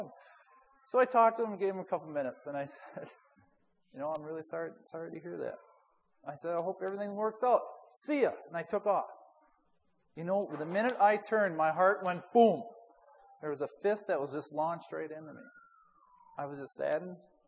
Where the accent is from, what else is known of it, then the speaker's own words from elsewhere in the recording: Stillwater, United States; But I grew up in Stillwater, and when I lived in Stillwater, we lived right across from the prison.